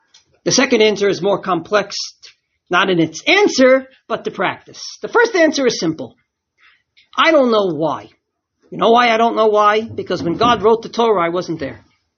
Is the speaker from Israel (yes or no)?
yes; Israel; I don't come from the UK. I come from Israel.